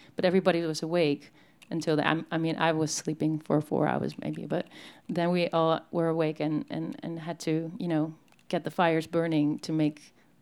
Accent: Netherlands; Hello, I'm from Holland.

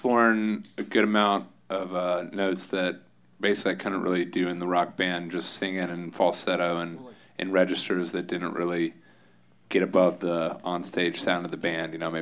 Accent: Atlanta, Georgia, United States; also born or lived in Athens; now in Nashville, United States; we grew up together in Atlanta and then both went to University of Georgia, lived in Athens for 10 years

